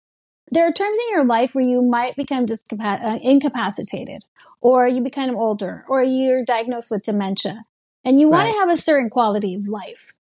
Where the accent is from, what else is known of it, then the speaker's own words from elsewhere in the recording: Lomita, California, United States; also born or lived in Torrance, United States; I was born in Torrance, California, raised in Lomita, which is like this very small town right next to, San Pedro.